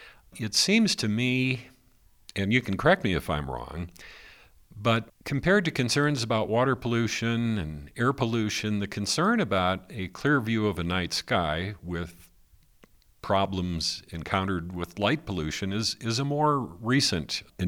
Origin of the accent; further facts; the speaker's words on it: Midwest, United States; I grew up in the Midwest in a small town, and if we turned our porch lights off, we could go out in the backyard and get a pretty good view of the night sky.